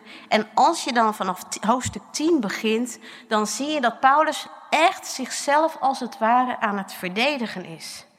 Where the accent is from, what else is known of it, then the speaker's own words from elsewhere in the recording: Gelderland, Netherlands; Ik kom van de Veluwe. Dat weet u.